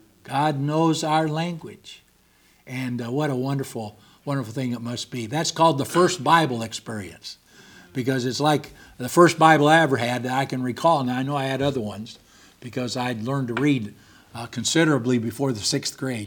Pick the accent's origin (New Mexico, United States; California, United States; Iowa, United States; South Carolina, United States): California, United States; first language English; also born or lived in Illinois, United States; I was born in Illinois and raised in California and served in Texas and Georgia and Pennsylvania and all kinds of different states.